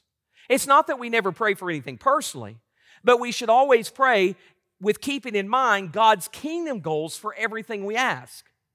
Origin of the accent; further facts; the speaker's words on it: Tennessee, United States; I'm from Tennessee and people get confused by my accent sometimes.